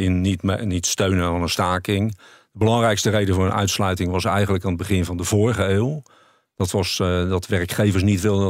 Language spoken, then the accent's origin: Dutch; Rotterdam, South Holland, Netherlands; Ik kom uit Rotterdam.